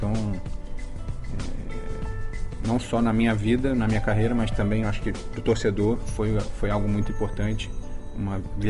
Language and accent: Portuguese; Rio de Janeiro, Brazil; Então, eu era o único jogador que nasceu no Rio de Janeiro e estava jogando a final no lugar onde eu fui torcedor durante anos.